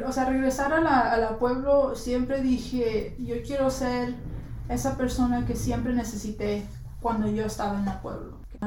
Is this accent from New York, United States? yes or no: yes; New York, United States; Lo que más me encanta del barrio Wakefield es que siempre ha sido para mí un ambiente acogedor, ¿no? Un ambiente donde me siento en casa. Ahí crecí, ahí aprendí a andar en bicicleta.